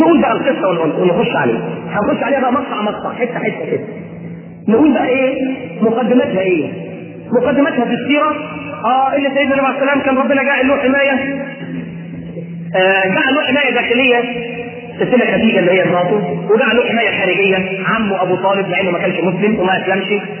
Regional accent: Alexandria, Alexandria Governorate, Egypt; وتروح الترب عندنا في اسكندريه

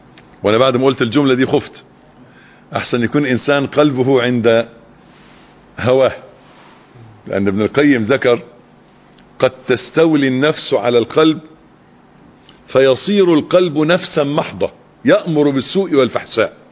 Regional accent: Egypt; وإذا الكلام ده بقى مشهور عندنا في مصر

